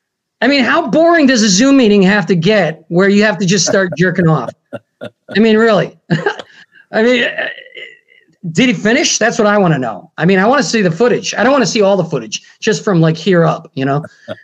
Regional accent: Albany, New York, United States; now in Schenectady, United States; I drove across to my hometown of Albany, New York. Now I'm in Schenectady, which is right next to Albany

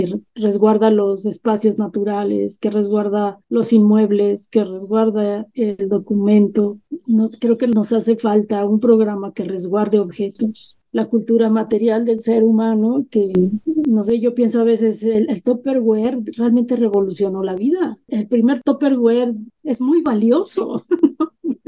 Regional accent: Mexico; como mexicanos, los códices es un magnífico ejemplo porque nos representa

